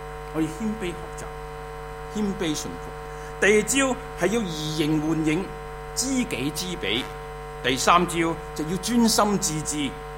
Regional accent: Australia; 我们澳洲人所享的自由很高

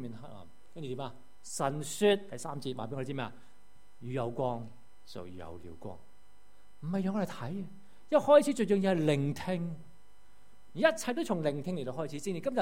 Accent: Hong Kong; 我們香港人覺得很不開心，很憤懣。

